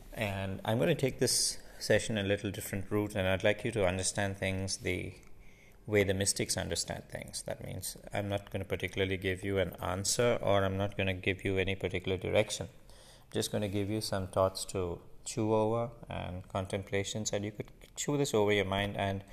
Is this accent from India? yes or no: yes; India; because that's my origin being Indian.